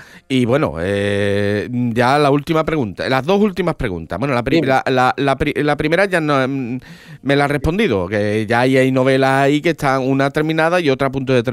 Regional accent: Cádiz, Andalusia, Spain; porque además yo soy de Cádiz y hay cosas que...

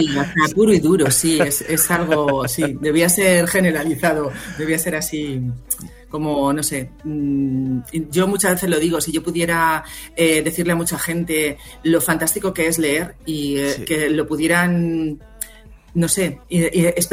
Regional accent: Madrid, Community of Madrid, Spain; aunque soy de Madrid, yo soy madrileña, pero llevo más de 20 años yendo a Asturias, tengo familia allí.

